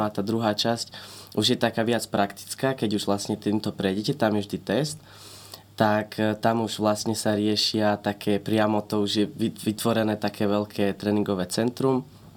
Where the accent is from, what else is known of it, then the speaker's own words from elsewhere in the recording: Bratislava, Bratislava Region, Slovakia; sme Slováci, sme z Bratislavy, my momentálne lietame z Viedne, ale napríklad keby sme sa rozhodli, ja som bol napríklad približne rok som bol v Miláne